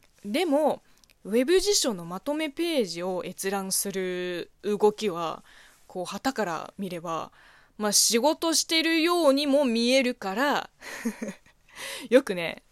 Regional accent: China; 中国生まれ中国育ちの私

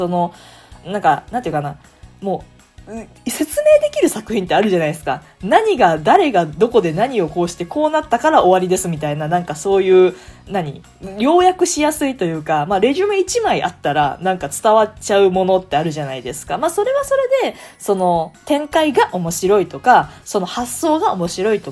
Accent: Kansai, Japan; なんか一応関西人なんでね

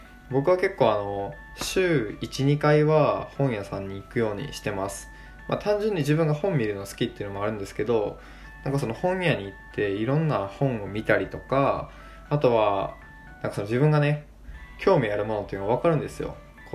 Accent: Kochi, Japan; moved away as an adult; now in Tokyo, Japan; 僕はもともと高知県生まれ高知県育ちで、ほんと20年2、3歳ぐらいまでずっと高知にいました。で就職して2年目で東京支社に配属になったので、そこからね高知という場所から東京に引っ越して

